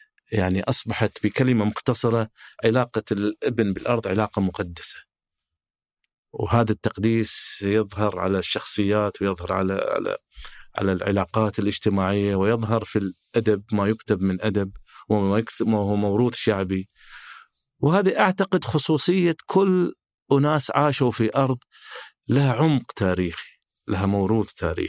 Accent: Hofuf, Eastern Province, Saudi Arabia; also born or lived in Bahrain; وأنا على فكرة جئتها من منطقة مختلفة، من البحرين. أنا ولدت في البحرين، والدتي في البحرين والوالد في الأحساء، فانتقلت إلى الأحساء وأنا عمري 7 سنوات يمكن أو 8 سنوات، وعشت في منطقة يسمونها الكوت. هذه حارة الكوت هي قلب الهفوف في الأحساء

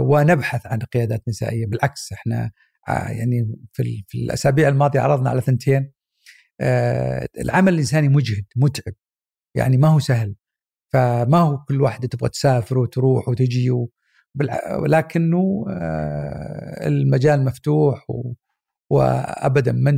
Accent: Mecca, Makkah Province, Saudi Arabia; born there; وبعد الحج فعلا ولدت، وكانت طبعا وقتها في مكة، فبعد انتهاء حجها ولدت وهي في مكة

